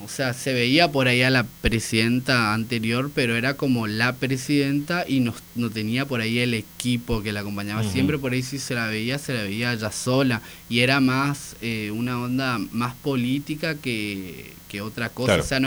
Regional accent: Posadas, Misiones, Argentina; son barrios de diferentes puntos de Posadas. Yo, por ejemplo, soy de la Chacra 178

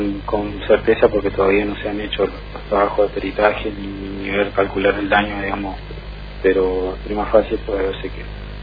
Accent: Posadas, Misiones, Argentina; yo hace pocos años vivo acá, pues, soy de Posada, o sea que no hace mucho tiempo

